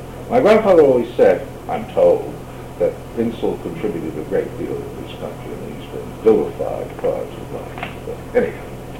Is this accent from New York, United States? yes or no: no; Boston, Massachusetts, United States; No, I was born in Boston, but I lived there until I went to boarding school, and then I came back